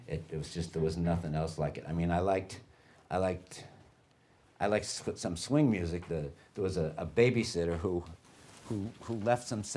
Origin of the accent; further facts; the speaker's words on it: Philadelphia, Pennsylvania, United States; born there; I was born in Philadelphia in 1943.